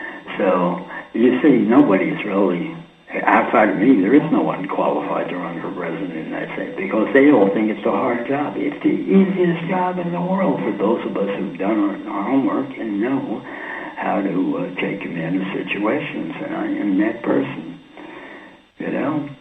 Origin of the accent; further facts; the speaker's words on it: New York, United States; Hey, I'm from New York. We do things fast. We think fast.